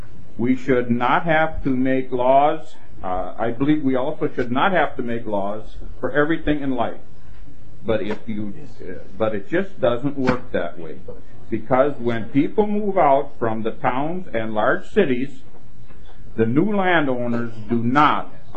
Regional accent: Lester Prairie, Minnesota, United States; from Lester Prairie in McLeod County. I have served on various different county and promotional boards. I am a lifelong resident of McLeod County.

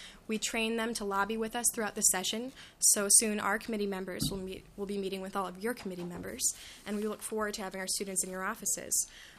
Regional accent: Sioux Falls, South Dakota, United States; I'm from Sioux Falls, South Dakota.

